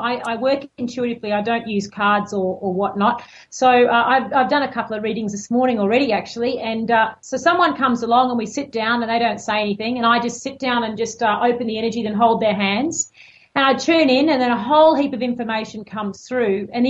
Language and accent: English; Queensland, Australia; I grew up there in Queensland, in the top of Australia. And I just grew up running around with no clothes on up the beach and up the trees and everything all day.